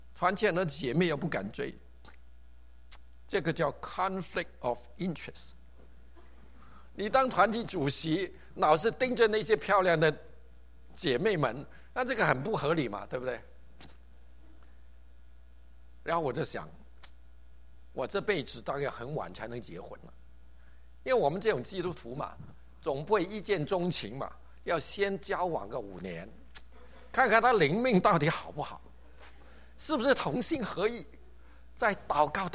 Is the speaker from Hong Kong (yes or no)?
yes; Hong Kong; moved away as an adult; also born or lived in Taiwan; 我们香港人讲老实话了，很糟糕的了